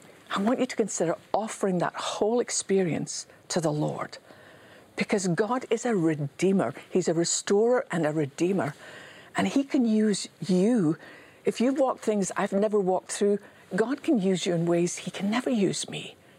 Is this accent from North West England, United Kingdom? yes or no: no; Scotland, United Kingdom; Now, I grew up in Scotland with a lot of granite buildings.